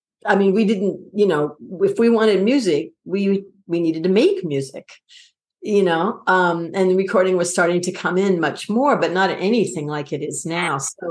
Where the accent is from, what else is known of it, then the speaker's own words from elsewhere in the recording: Seattle, Washington, United States; I grew up in Seattle and there was the all city choir.